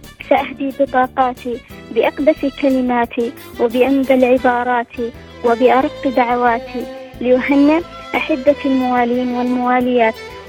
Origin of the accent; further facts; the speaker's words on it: Saudi Arabia; من السعودية.